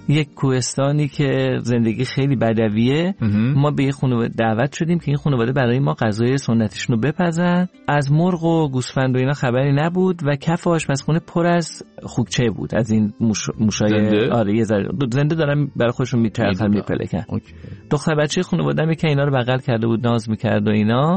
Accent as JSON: {"language": "Persian", "country": "Iran", "said": "ما ایرانی هستیم"}